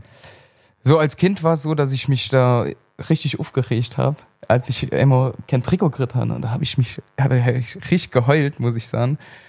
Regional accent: Saarland, Germany; accent: Saarland dialect; first language Saarland dialect; Und Saarländisch kann ich ja danach immer noch sagen. Ich meine, das ist ja meine Muttersprache.

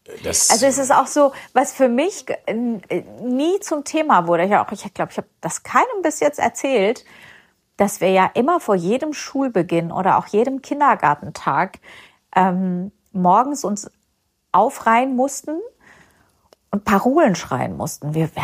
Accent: Iran; ich bin ja im Iran geboren und aufgewachsen.

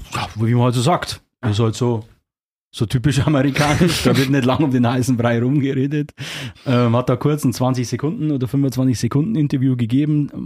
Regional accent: Bavaria, Germany; born there; accent: Upper Palatinate; Also ich bin gebürtiger Oberpfälzer, wie man hört.

